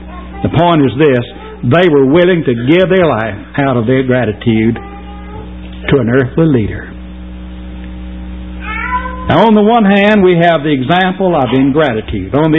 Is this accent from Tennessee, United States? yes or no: yes; Tennessee, United States; Now, I grew up over in West Tennessee, halfway between Lane's Ferry and Dewdrop Inn. I know what it's like to hoe cotton and pick cotton.